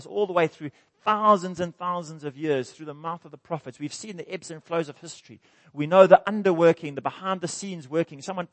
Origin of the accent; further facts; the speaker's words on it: Cape Town, Western Cape, South Africa; born there; I was born in Cape Town 50 years ago.